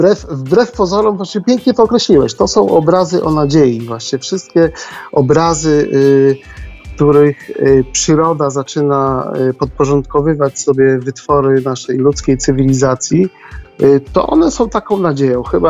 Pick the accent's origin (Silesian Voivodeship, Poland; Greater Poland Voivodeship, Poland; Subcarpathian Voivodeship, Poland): Subcarpathian Voivodeship, Poland; tylko jest bardziej regionalistą z kolei z Podkarpacia, skąd pochodzę